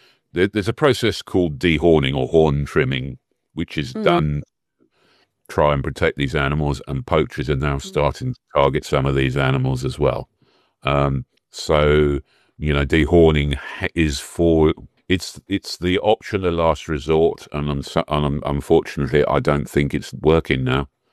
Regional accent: Kenya; Well, I'm an Africa boy. I was born in Kenya many years ago.

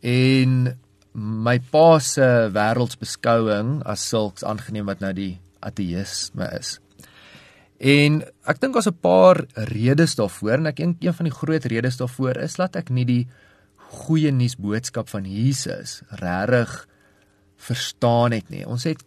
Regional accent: Centurion, Gauteng, South Africa; also born or lived in Pretoria; In Centurion groot geword.

